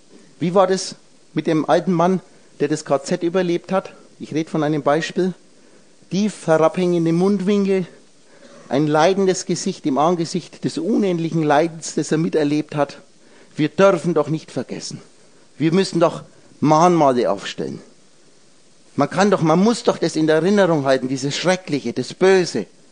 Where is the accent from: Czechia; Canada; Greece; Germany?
Czechia; Ich bin aus Tschechien.